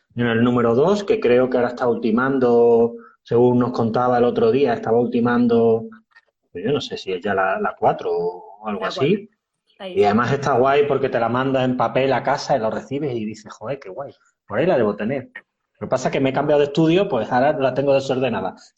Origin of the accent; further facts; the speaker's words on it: Seville, Andalusia, Spain; yo que soy sevillano, en Sevilla hay un montón de naves así.